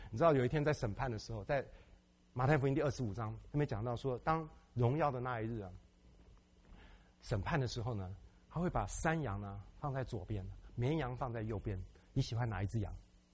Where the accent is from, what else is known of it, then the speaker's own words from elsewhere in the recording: China; 我们中国人，什么传子不传女